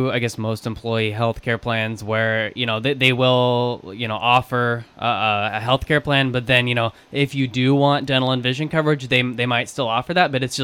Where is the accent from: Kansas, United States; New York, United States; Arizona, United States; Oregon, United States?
Kansas, United States; Wichita; since we're from Wichita, the Wichita plants versus the Independence plant.